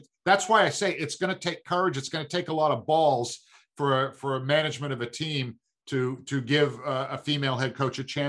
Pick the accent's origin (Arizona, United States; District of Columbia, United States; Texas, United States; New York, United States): New York, United States; Brooklyn; I grew up in Brooklyn.